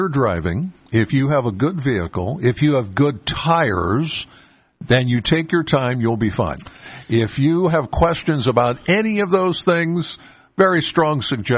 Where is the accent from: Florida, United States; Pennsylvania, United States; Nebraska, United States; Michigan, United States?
Pennsylvania, United States; Penns Valley; I'm from Penns Valley. So as I'm approaching Center Hall, here I'm coming up